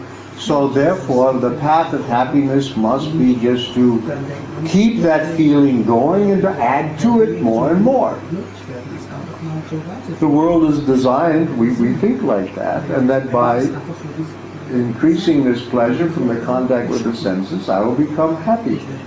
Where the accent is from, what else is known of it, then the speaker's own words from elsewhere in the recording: United States; And as an American, I know that my civic duty is to consume as much as possible.